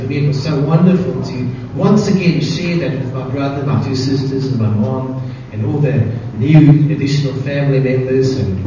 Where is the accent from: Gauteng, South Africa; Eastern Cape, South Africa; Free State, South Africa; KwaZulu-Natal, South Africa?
Gauteng, South Africa; Randburg; And I grew up in Randburg, and every December holiday we would spend at that house in Kerbstadt.